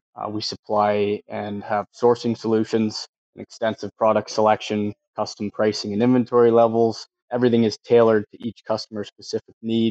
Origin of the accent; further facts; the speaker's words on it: Canada; that helps us remember why we're Canadian and to help our neighbor.